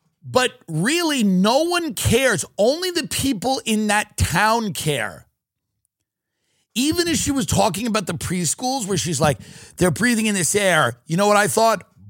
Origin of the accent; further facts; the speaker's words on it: New York, United States; I am telling you that I grew up on Long Island my whole life, and people wanted you to care about beach erosion.